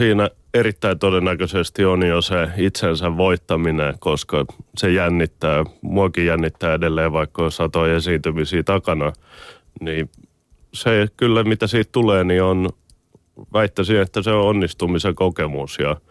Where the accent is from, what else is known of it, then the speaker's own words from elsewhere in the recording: Helsinki, Uusimaa, Finland; mitä tapahtuu ehkä Helsingissä, joka on mun kotikaupunki